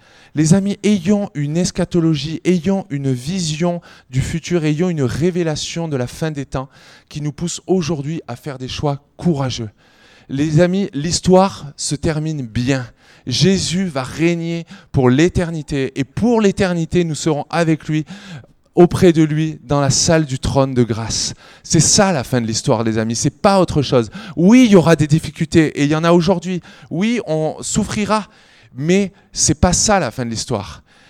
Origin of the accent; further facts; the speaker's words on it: France; en tant que Français ou en tant qu'Européen